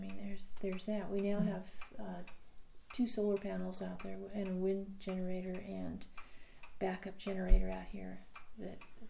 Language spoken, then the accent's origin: English; Gold Beach, Oregon, United States; I grew up on the coast, in Gold Beach.